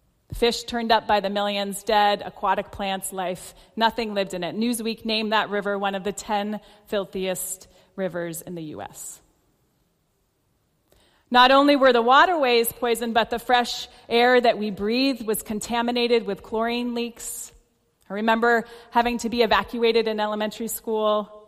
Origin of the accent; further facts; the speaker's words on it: Maine, United States; particularly the coldness that I grew up with in Maine, also the poverty, the rigidity of my faith